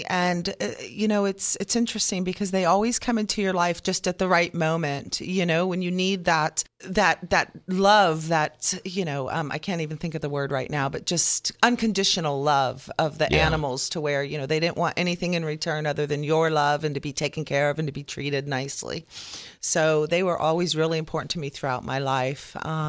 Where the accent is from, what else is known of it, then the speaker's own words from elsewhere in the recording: Florida, United States; Well, I was born in South Florida, moved up to North Florida for a while, but yes, longest in this area, St. Pete Seminole.